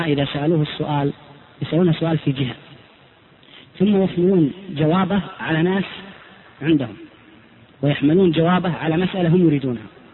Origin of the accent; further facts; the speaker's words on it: Saudi Arabia; قبل من عندنا بالسعودية